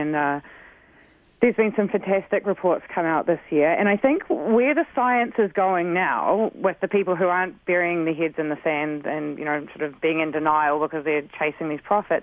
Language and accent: English; New Zealand; Maybe you can hear I have an accent. I'm from New Zealand.